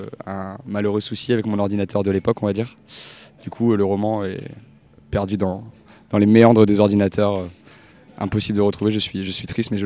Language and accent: French; Amiens, Hauts-de-France, France; je viens d'Amiens.